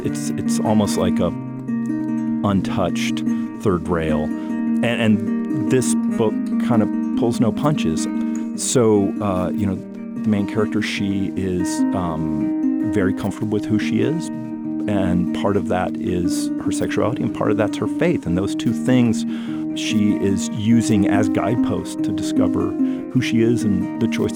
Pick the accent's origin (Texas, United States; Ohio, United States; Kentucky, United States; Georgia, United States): Georgia, United States; Atlanta; I grew up in Atlanta.